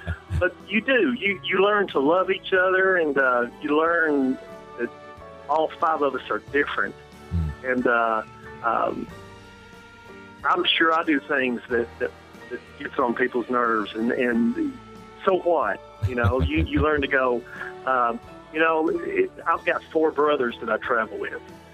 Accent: Louisville, Kentucky, United States; also born or lived in Panama City, Florida; now in Pigeon Forge, United States; I was born in Panama City, Florida. My dad was stationed at Tyndall Air Force Base, and I lived there till I was four. Then we moved to Louisville, Kentucky, and I stayed there up until about 16 years ago, and then I moved to Pigeon Forge

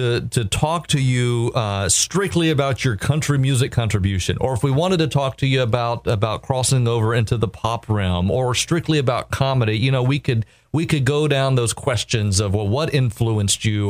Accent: Warner Robins, Georgia, United States; I was born in Georgia, there in central Georgia, and I think not far from where you lived at one point, Albany. I grew up in Warner Robins up near Macon.

